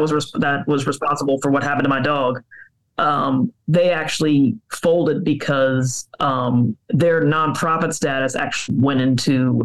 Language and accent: English; Los Angeles, California, United States; it was actually in my hometown, Los Angeles, because there was a pet store at this mall called the Beverly Center. I used to go there back in the 90s when I was a kid